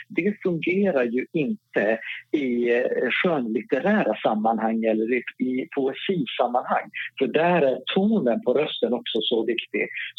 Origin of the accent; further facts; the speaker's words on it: Norrland, Sweden; accent: Norrland; Jag har norrländska R, jag har inte Stockholms R.